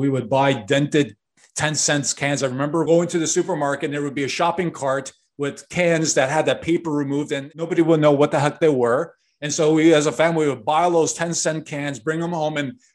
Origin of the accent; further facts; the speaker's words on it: Chicago, Illinois, United States; I was brought up and raised in Chicago, and we lived in this one-bedroom apartment, the whole family, my younger brother, and myself.